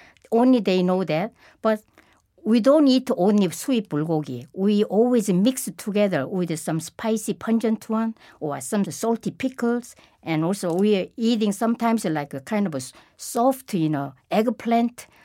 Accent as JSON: {"language": "English", "country": "South Korea", "tie": "born there", "second_language": "English", "said": "But I was born in Korea. So without the kimchi, I cannot survive."}